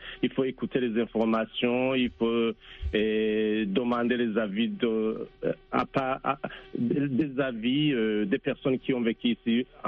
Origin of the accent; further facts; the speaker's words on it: Burundi; je viens du Burundi, je suis originairement du Burundi, où j'ai vécu un temps de guerre.